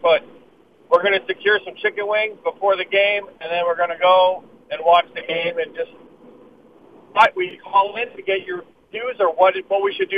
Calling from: Toronto, Ontario, Canada; So, listen, we're calling from Toronto, Ontario, Canada.

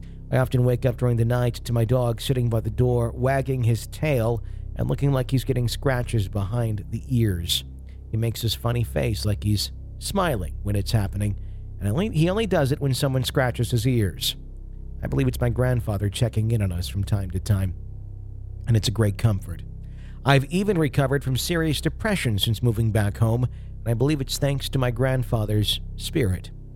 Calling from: Sunderland, North East England, United Kingdom; I'm writing in from Sunderland in northeast England

